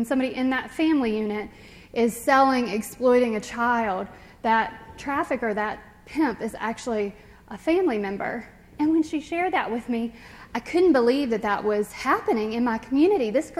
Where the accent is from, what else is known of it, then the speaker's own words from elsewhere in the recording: Elkton, United States; So I'm from a town called Elkton. Has anybody heard of Elkton? Doesn't have a great name. It's a lovely town, and I love my community. But I joke that it's very small. We have 3 stoplights and 4 last names.